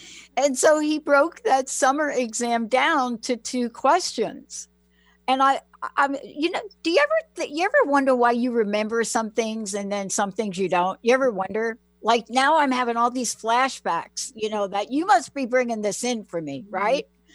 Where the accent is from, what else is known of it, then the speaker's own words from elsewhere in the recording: New York City, New York, United States; I mean, I'm a kid from the Bronx. I'm a kid from the projects.